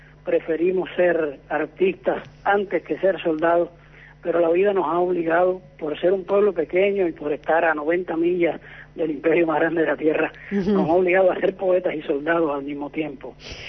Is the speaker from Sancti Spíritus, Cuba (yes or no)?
no; Las Tunas, Cuba; born there; Las Tunas es la ciudad, es la capital de la provincia donde yo nací hace 44 años.